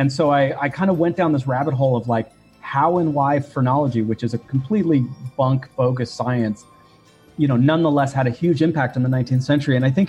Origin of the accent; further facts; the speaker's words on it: San Jose, California, United States; I grew up in San Jose, California, so I grew up down the road from the Winchester Mystery House